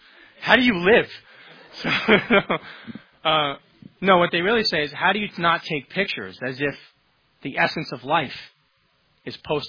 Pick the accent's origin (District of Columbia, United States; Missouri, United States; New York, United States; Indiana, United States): New York, United States; Which is ironic because I'm from New York, but...